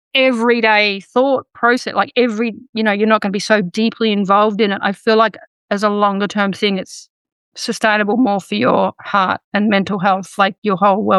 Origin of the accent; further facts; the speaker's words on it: Australia; from my perspective as an Australian, seeing what our country has done